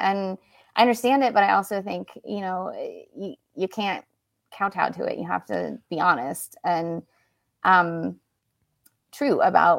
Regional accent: California, United States; we used to get this paper from Klamath Falls, Oregon, even though I grew up in California

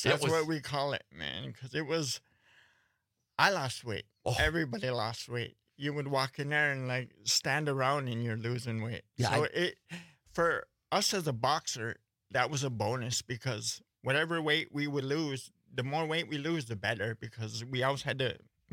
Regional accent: Neopit, Wisconsin, United States; New Pitt, Wisconsin, Menominee Territory.

